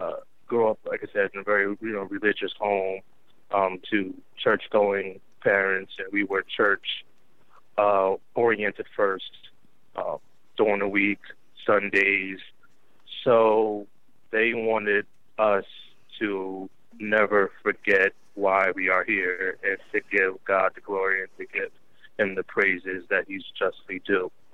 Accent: Elizabeth, New Jersey, United States; I was born in Elizabeth, New Jersey. Grew up in the suburbs from a big family, and from a family full of musicians, and grew up in the church

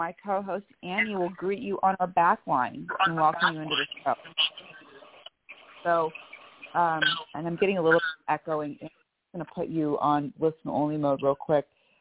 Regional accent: Bellevue, Washington, United States; I'm from Bellevue, Washington.

